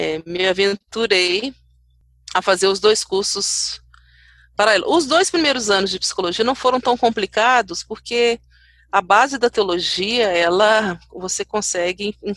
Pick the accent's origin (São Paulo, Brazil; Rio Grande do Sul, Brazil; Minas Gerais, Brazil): Minas Gerais, Brazil; Leopoldina; quase 400 quilômetros da minha terra natal, que é Leopoldina.